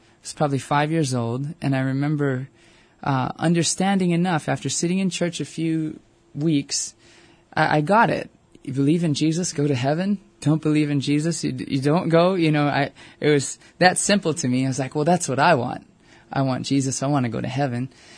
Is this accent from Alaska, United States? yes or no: no; Aiea, Hawaii, United States; so I grew up in Aiea and went to Aiea everything, Aiea High School and everything like that.